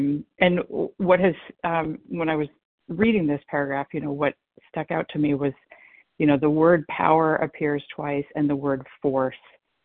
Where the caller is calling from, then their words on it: Massachusetts, United States; I am calling from Massachusetts and very, very grateful to be here.